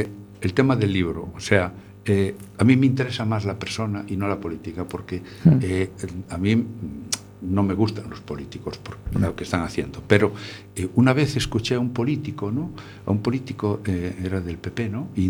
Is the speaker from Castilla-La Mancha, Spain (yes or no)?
no; Ourense, Galicia, Spain; para mí, que cuando me crié en Orense, para mí Orense era como mi casa, porque todos nos conocíamos.